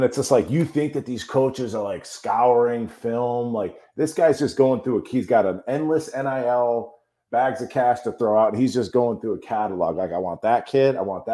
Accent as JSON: {"language": "English", "town": "Chicago", "region": "Illinois", "country": "United States", "said": "No, and I'm from Chicago. So, like, I pride myself on having a guy."}